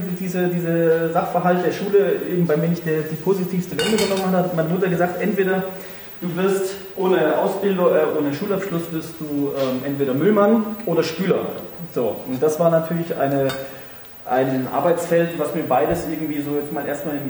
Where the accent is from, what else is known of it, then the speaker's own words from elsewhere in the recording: Freiburg, Baden-Württemberg, Germany; ich komme ja gebürtig aus Freiburg